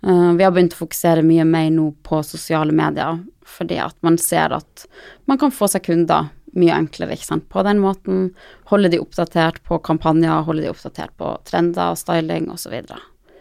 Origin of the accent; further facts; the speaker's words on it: Troms, Norway; now in Oslo, Norway; Jeg kommer opprinnelig fra Senja i Nord-Norge og har bodd i Oslo siden 2005.